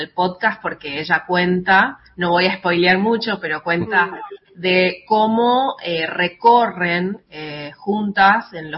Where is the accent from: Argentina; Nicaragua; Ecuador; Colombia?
Argentina; Resistencia, Chaco; Yo soy de Resistencia, a casi 400 kilómetros